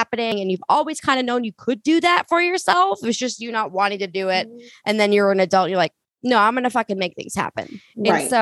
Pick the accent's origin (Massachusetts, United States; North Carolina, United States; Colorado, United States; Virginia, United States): Massachusetts, United States; now in Nantucket, United States; I grew up on Cape and where I live now is on a small island off of that area. So like if you look at Massachusetts, there's like a hook. I'm like 40 miles out to sea from that hook, that little like arm, on Nantucket.